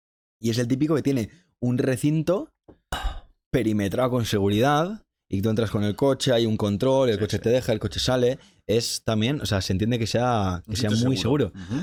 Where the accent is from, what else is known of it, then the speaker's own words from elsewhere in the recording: Castro Urdiales, Cantabria, Spain; que casualmente era de Castro, que es de donde yo soy en el norte.